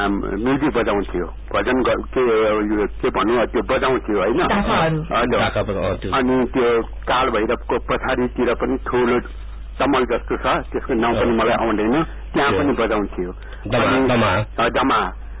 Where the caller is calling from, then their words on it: Kathmandu, Bagmati, Nepal; काठमाडौँबाट